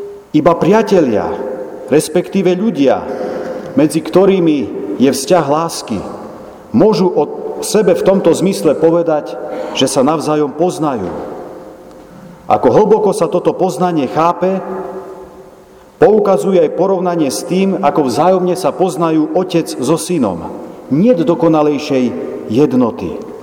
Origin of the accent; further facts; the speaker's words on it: Gemer, Slovakia; U nás na Gemeri ešte sem tam nejaký ten košiar sa nachádza